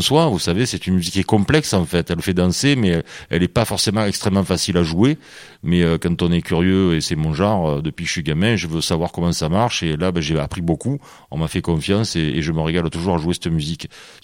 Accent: Avignon, Provence-Alpes-Côte d'Azur, France; je suis avignonnais, oui. Je suis né à Avignon en 1961. Je suis pur jus

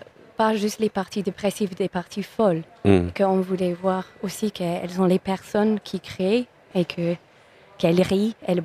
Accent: England, United Kingdom; Oui, je suis anglaise.

